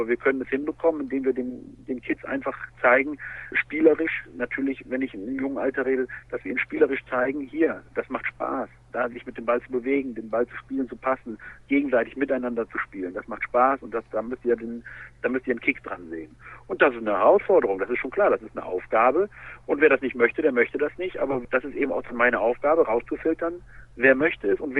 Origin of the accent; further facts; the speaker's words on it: Derschlag, North Rhine-Westphalia, Germany; Nichtsdestotrotz ist Derschlag meine Heimat. Ich habe dort Abitur gemacht, ich bin dort zum Kindergarten gegangen, ich bin quasi aufgewachsen. Ich habe dort auf dem Bolzplatz gespielt, den es heute gar nicht mehr gibt.